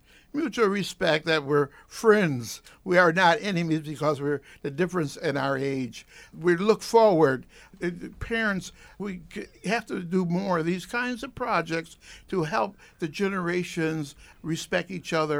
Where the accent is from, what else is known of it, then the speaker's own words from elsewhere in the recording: Rochester, New York, United States; And he came over and, oh, where are you from? Oh, Rochester, New York.